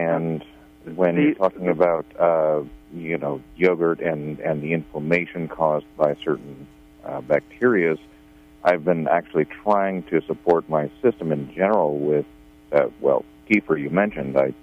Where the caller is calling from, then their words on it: Garberville, California, United States; Garberville, thank you.